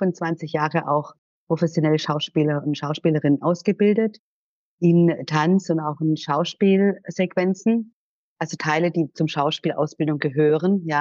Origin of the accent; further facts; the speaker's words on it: Germany; Sizilien ist ein Teil meiner Heimat. Das ist der Ort Cefalù, wo mein Vater herkommt. Und ich bin, seitdem ich 3 Monate alt bin, bin ich immer auch hier. und aber in Deutschland aufgewachsen.